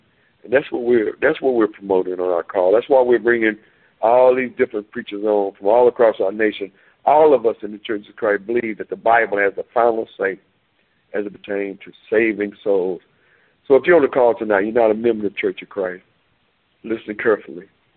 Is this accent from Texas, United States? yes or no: yes; Hillfield, Texas, United States; Brother Wiggins from East Texas, my homeboy. I'm from Hillfield, he's from St. Augustine.